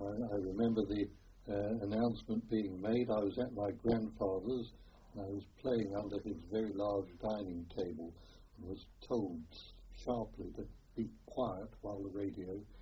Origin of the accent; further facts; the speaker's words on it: Edgware, London, United Kingdom; also born or lived in Hampstead; I was born in Hampstead in North London, and I grew up in Itchware, also in North London. This was just before the war